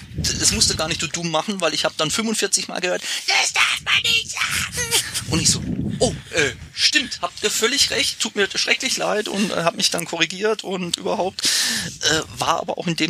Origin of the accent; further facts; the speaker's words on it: Rhineland-Palatinate, Germany